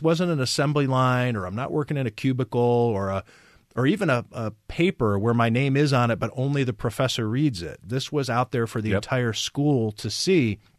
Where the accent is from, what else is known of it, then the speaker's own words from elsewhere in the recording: Cleveland, Ohio, United States; Yeah, I'm from Cleveland originally. Went to Baldwin-Wallace College.